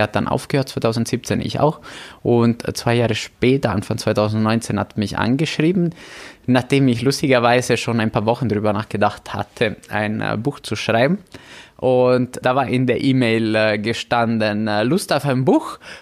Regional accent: Italy; German is a second language; heute haben wir einen Kochkurs für mich als Italiener der besonderen Art durchgeführt

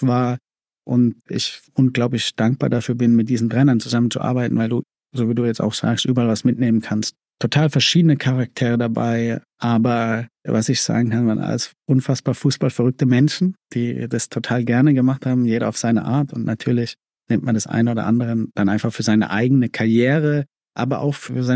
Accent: Heidelberg, Baden-Württemberg, Germany; Also ich komme aus Heidelberg

